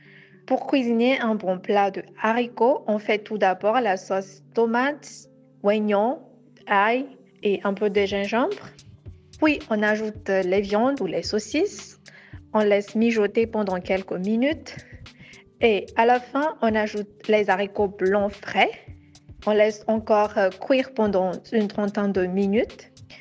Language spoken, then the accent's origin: French; Madagascar; je viens de Madagascar.